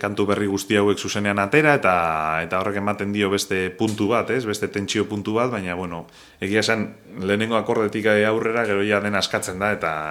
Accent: Basque Country, Spain; Gure nortasuna asko zaintzen dugu, euskalduna gara asko gustatzen zaigu defendatzea nondik gatozen, nor garen

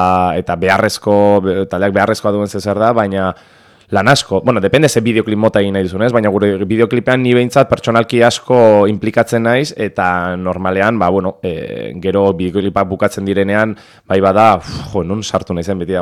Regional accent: Vitoria-Gasteiz, Basque Country, Spain; Ni Gasteiztarra naiz

